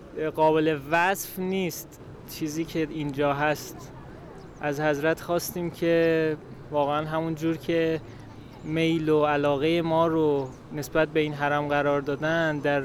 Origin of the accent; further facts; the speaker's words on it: Tehran, Tehran Province, Iran; از تهران اومدم.